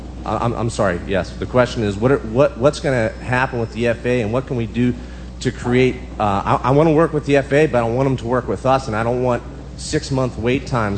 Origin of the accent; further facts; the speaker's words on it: Pittsburgh, Pennsylvania, United States; I'm from Pittsburgh, Pennsylvania.